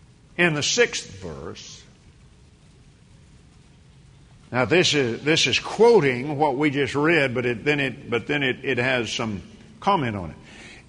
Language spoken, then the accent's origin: English; Texas, United States; I was raised in West Texas.